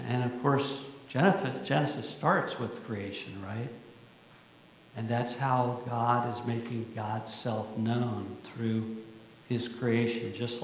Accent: Riviera Beach, Florida, United States; As a kid growing up in Riviera Beach, which was a very little town then, just like Boynton was a little town then, probably a lot of farms, and we would go to the beach.

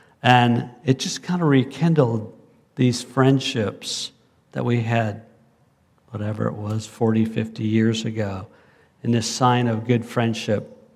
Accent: United States; I guess I'm an American, right?

